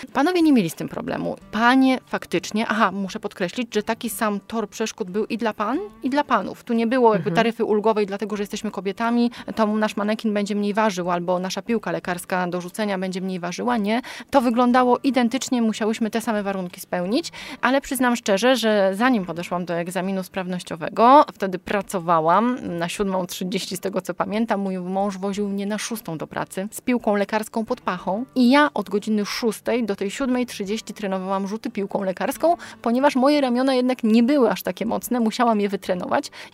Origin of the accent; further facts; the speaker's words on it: Kalisz, Greater Poland Voivodeship, Poland; Oczywiście ja chciałam pełnić w Kaliszu, ponieważ jestem stąd, tu mieszkam, tu mam całą rodzinę.